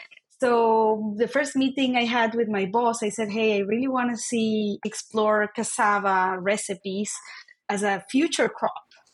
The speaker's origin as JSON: {"language": "English", "country": "Venezuela", "tie": "born or raised there", "second_language": "English", "said": "So I was born and raised in Venezuela to immigrant parents from Eastern Europe and Lebanon via Chile."}